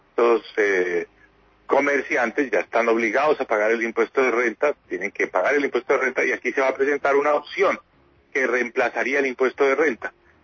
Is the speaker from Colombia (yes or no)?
yes; Colombia